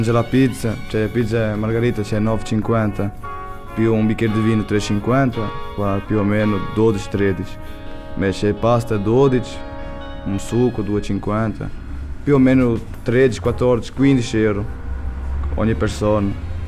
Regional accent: Naples, Campania, Italy; now in Belgium; viene d'Italia. Da Napoli, della regione di Avellino.

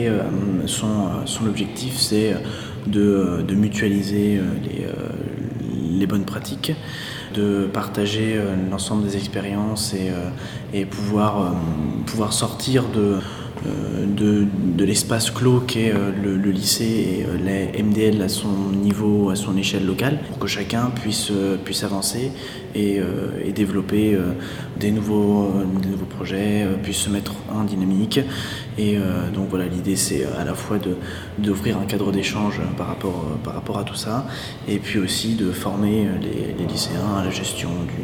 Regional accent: Chambéry, Auvergne-Rhône-Alpes, France; Et je viens de l'académie de Grenoble à Chambéry en Savoie.

